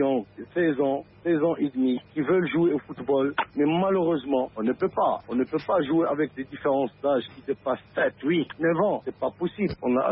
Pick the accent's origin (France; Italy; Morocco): Morocco; En tant que Marocain, moi je suis fier des petits jeunes qui sont là